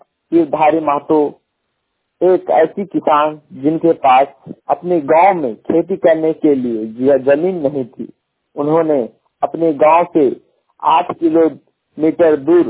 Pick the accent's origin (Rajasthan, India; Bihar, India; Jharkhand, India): Jharkhand, India; Badam; ग्राम post बादम, थाना बड़कागांव, जिला हजारीबाग, झारखंड की निवासी हूँ।